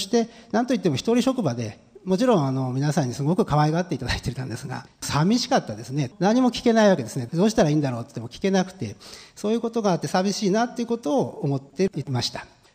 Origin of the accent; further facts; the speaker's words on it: Kanagawa, Japan; 私は神奈川出身です。学校大学まで東京にいまして、その後埼玉県の国立身体障害者リハビリテーションセンター学院、そちらの学院で1年間ですね